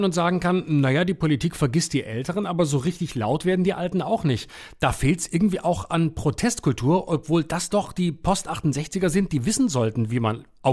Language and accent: German; Baden-Württemberg, Germany; oder besonders schlimm, weil meine Heimat, Schwätzbinkle. Ja, es ist peinlich, aber es ist halt auch Schwaben